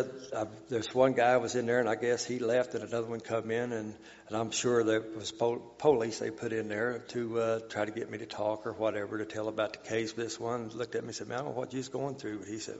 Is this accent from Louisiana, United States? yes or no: no; Lebanon, Missouri, United States; born there; also born or lived in Marshall, Missouri; Well, I was born here in Lebanon, Missouri, back in the early 60s.